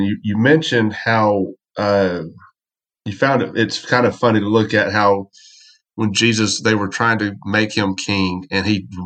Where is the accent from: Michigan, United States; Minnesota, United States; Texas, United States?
Texas, United States; because I grew up in West Texas, and so it was deep red